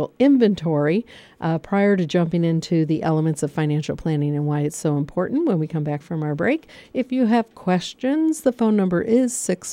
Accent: Michigan, United States; I don't know if this is something in Pennsylvania because I'm from Michigan.

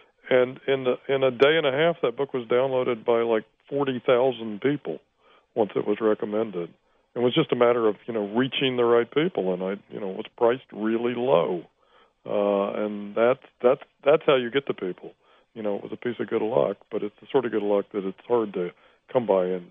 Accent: Winston-Salem, North Carolina, United States; I'm from Winston-Salem.

